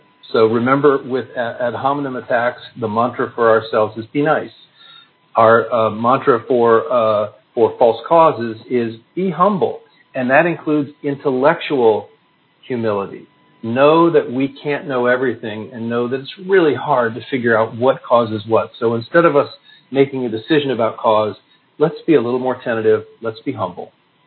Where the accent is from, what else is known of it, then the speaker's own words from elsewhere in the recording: United States; it's clear that as an American, things were a little less friendly among the French with Americans than they had been before.